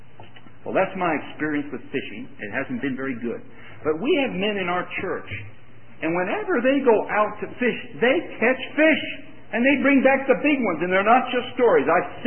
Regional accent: Newark, New Jersey, United States; When I was a teenager, I just loved fishing. We moved from Newark, New Jersey to Island, New Jersey

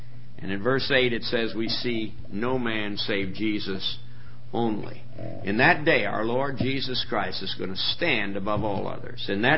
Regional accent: Bahamas; born there; ever since I was born, 69 years ago. I don't remember the early days. I was born in the Bahamas, as I told you, to be near my mother.

